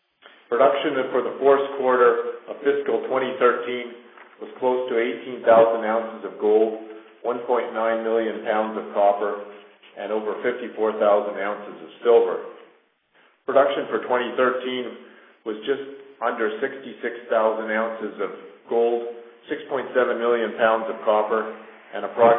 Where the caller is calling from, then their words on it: Santa Cruz, Bolivia; Today we're calling in from Santa Cruz, Bolivia, and can certainly provide current comments on our opportunities at our Don Mario operation.